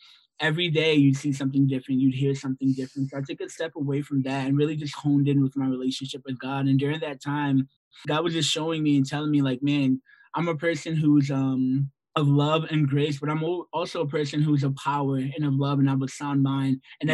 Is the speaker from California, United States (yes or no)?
no; East Hartford, Connecticut, United States; I'm 28 years old and I'm originally from East Hartford, Connecticut.